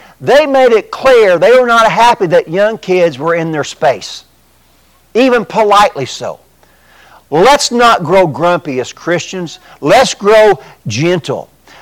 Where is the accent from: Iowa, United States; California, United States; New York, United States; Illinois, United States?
Illinois, United States; Bone Gap; Now, I understand I'm from Bone Gap. We're not the most sophisticated folks down there.